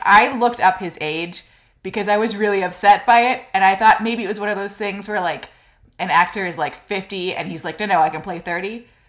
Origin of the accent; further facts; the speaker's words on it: Canada; but like for me as a Canadian, I found it weirdly fascinating.